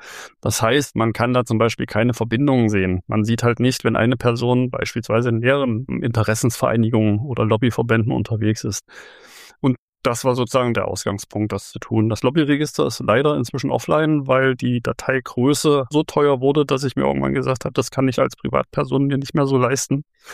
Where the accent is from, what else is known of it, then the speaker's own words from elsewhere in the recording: Halle, Saxony-Anhalt, Germany; born there; Ja, ich bin Hallenser, gebürtiger Hallenser, lebe auch noch hier. Ich bin auch totaler Lokalpatriot